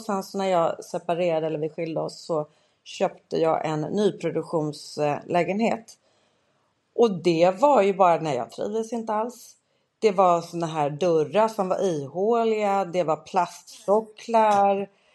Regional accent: Bromma, Stockholm County, Sweden; Jag är uppväxt då i Bromma där vi bodde i ett hus från 1910 kanske.

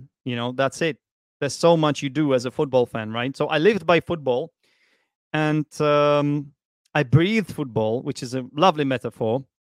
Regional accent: Prague, Czechia; but I am from Prague, actually. My childhood passion for football blossomed amidst the city's cobbled streets.

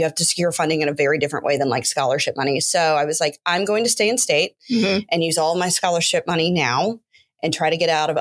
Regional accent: South Carolina, United States; So I grew up in South Carolina and I had an absurd amount of in-state money, like so much in-state money.

